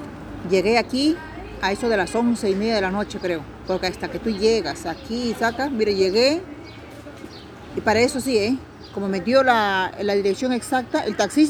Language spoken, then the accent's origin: Spanish; Peru; yo le digo, yo soy de Perú.